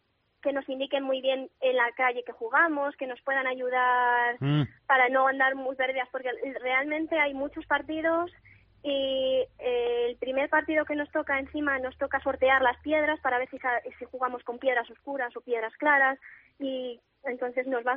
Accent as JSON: {"language": "Spanish", "town": "Valladolid", "region": "Castile and León", "country": "Spain", "said": "Sí, sí, soy de Valladolid."}